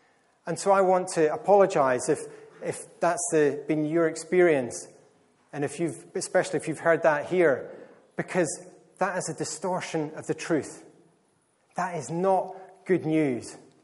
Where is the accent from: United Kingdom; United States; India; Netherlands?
United Kingdom; Scotland; I am Scottish after all. You did pick up on that, didn't you? Yeah, just checking, I haven't lost my accent.